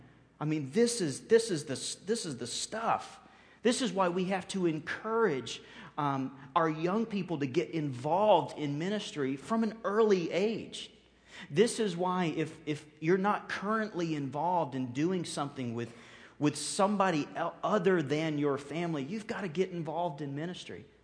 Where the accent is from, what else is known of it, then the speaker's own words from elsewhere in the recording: the South, United States; because I grew up in the South, every meal was like a sampling of the best the South has to offer as far as food.